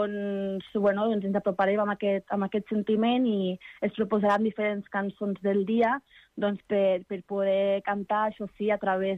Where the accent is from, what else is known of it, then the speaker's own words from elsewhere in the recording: Lleida, Catalonia, Spain; accent: Lleida; pel meu accent no puc, la gent no pot evitar, no? que no soc de Barcelona, que soc de Lleida. El que passa que jo ara actualment no estic vivint a Lleida, però sí que és cert que tinc família, no?, que és de Lleida i que està allí